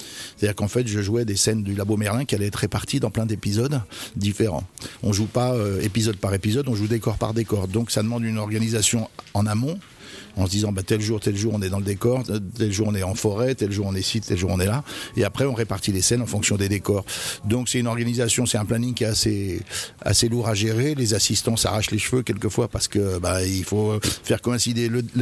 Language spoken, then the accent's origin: French; France; chez moi en France, on aime bien mettre les gens dans des cases